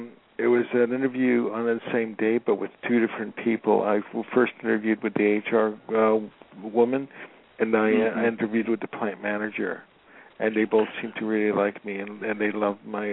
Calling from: Los Angeles, California, United States; I'm calling from Los Angeles.

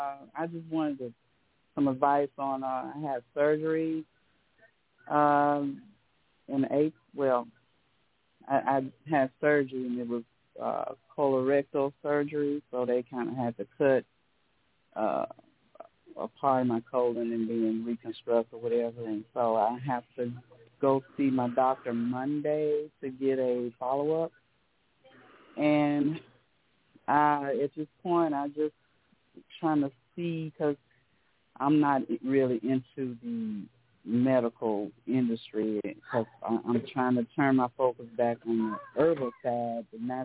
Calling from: Arkansas, United States; from Arkansas.

